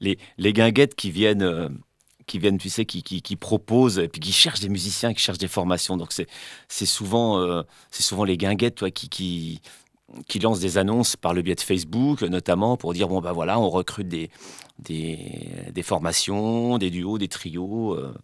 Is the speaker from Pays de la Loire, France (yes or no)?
yes; Nantes, Pays de la Loire, France; je suis nantais depuis très très longtemps, donc je connais bien. J'habite sur le bord de Loire, dans le secteur de Mauves